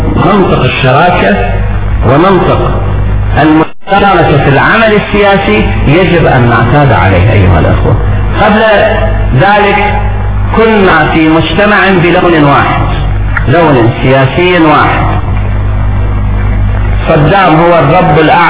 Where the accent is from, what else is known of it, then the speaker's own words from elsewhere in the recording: Iraq; ولكن تارة نتحدث كعراقيين، نتحدث بغض النظر عن اللغة الطائفية أو اللغة القومية.